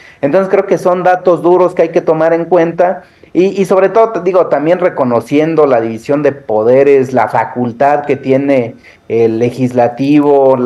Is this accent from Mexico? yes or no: yes; Mexico; lo que todos queremos como mexicanos y como servidores públicos.